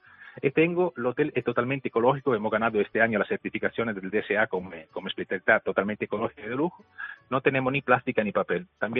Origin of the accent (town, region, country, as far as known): Italy; Spanish is a second language; moved away as an adult; now in Canary Islands, Spain